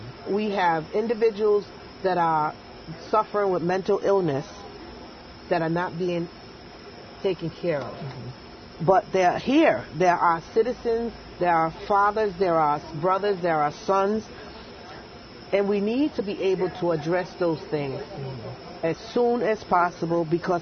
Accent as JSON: {"language": "Spanish", "country": "Panama", "tie": "born or raised there", "moved": "yes", "lives_now": "United States", "said": "cuando me criaron ahí en Panamá, cuando vinimos para acá a Rhode Island"}